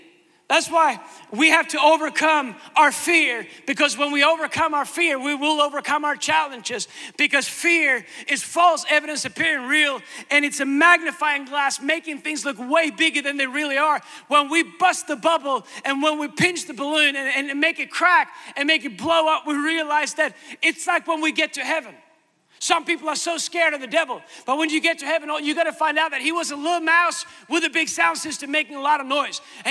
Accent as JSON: {"language": "English", "country": "United States", "lives_now": "Sweden", "said": "I came from America, the land of great service, to Sweden where no one knows what service is."}